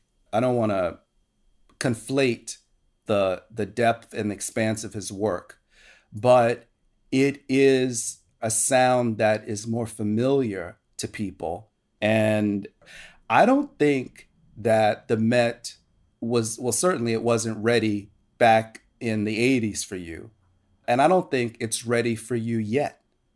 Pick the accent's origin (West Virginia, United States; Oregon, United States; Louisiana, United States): Louisiana, United States; New Orleans; From my mother and from just growing up in New Orleans, because, you know, I don't know, there's something in the water, there's something in the air.